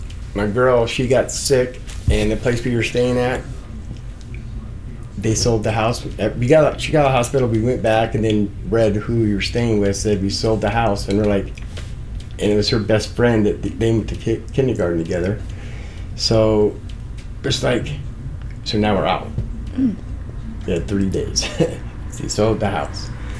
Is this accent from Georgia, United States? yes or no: no; Portland, Oregon, United States; born and raised in Portland, Oregon my whole life.